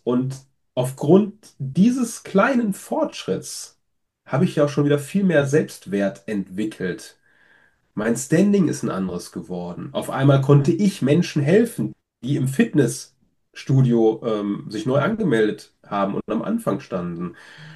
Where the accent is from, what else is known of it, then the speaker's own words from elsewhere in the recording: Essen, North Rhine-Westphalia, Germany; ich komme aus einem Vorort von Essen. Essen-Kupferdreh ist meine Heimat. Und da bin ich geboren und aufgewachsen, 15.000 Einwohner. Und dann hat es mich irgendwann in die große Welt verschlagen. Jetzt wohne ich wieder auf dem Dorf, aber halt in der Nähe von Köln.